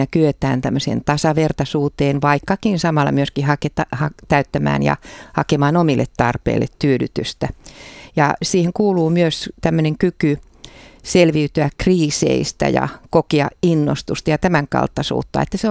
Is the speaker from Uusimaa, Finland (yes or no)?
no; Ostrobothnia, Finland; kun mä oon itse Pohjanmaalta